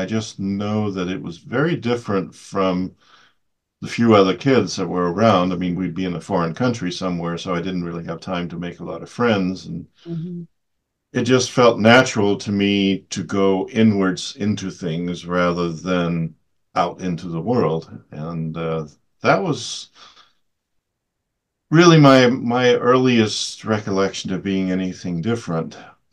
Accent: Denmark; I was born and raised in Denmark, and we traveled incessantly, which meant I spent a lot of time by myself as a kid.

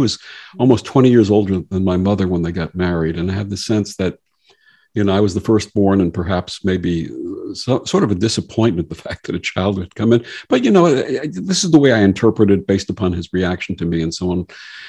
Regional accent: Brooklyn, New York, United States; As I said, I was growing up in Brooklyn. I had a lot of unusual experiences as a child

